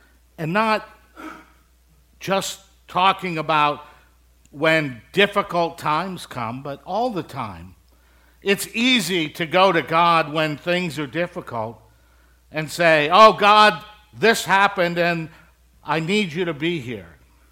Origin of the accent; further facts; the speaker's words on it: Midwest, United States; I grew up in the Midwest, and I remember fields that went on from horizon to horizon, just as green as you can imagine.